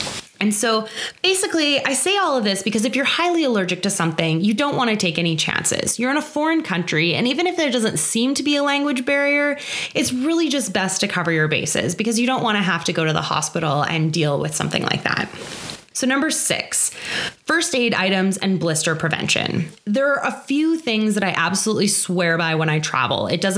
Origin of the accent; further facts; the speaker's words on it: Canada; I've noticed this as a Canadian trying to buy cold medicine like Advil Cold and Sinus or Sudafed in America.